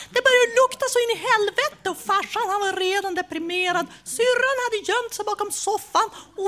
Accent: Vännäs, Västerbotten County, Sweden; jag kom från Vännäs.

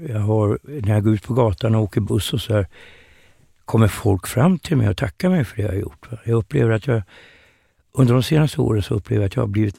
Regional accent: Norrland, Sweden; Alltså jag är från Norrland.

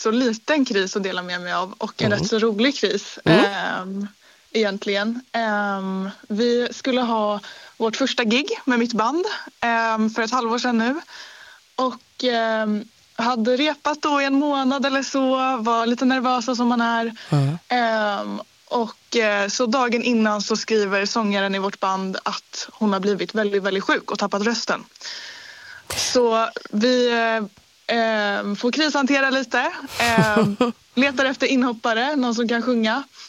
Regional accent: Stockholm, Stockholm County, Sweden; Jag är 22 år och jag kommer från Stockholm.

